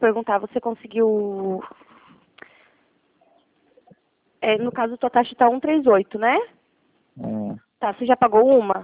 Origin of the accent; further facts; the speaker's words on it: Curitiba, Paraná, Brazil; Não, eu sou de Curitiba.